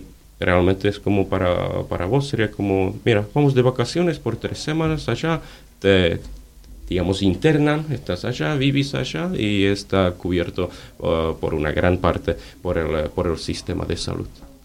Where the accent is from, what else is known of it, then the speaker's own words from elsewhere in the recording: Ostrava, Moravian-Silesian Region, Czechia; que ustedes saben que soy más del este, soy de Silesia, de Ostrava. Y bueno, Ostrava está entre Moravia y Silesia, miti miti.